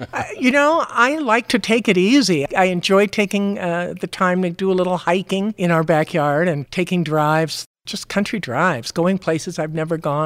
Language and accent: English; San Francisco, California, United States; moved away as an adult; I originally came from California, born and raised in San Francisco in the San Francisco Bay Area. Spent most of my life there.